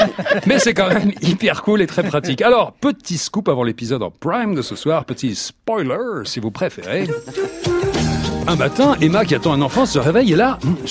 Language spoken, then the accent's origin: French; France; Excusez-moi, je suis français, je ne parle pas votre langue.